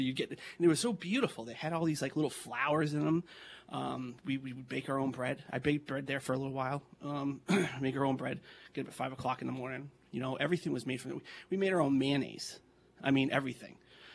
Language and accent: English; Massachusetts, United States; like I grew up in Western Mass. A lot of people went to UMass